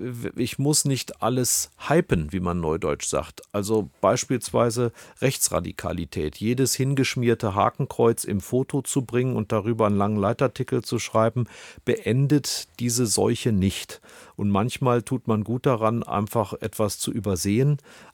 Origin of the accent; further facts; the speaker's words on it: Rhineland, Germany; Also ich bin Rheinländer und bei uns gibt es halt den Satz, man muss auch Jönne könne.